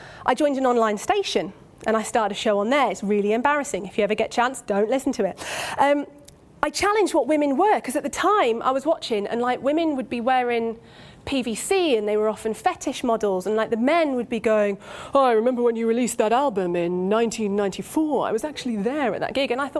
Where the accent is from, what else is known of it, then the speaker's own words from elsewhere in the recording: Uganda; I spent my puberty years growing up in Uganda, in East Africa.